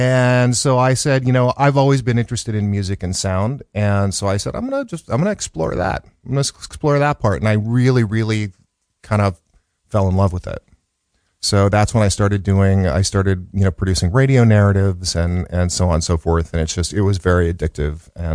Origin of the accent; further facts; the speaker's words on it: Chicago, Illinois, United States; born there; I'm 52 years old. And I was born in the South Side of Chicago in 1965. My dad was a law professor, and my mom was a nurse.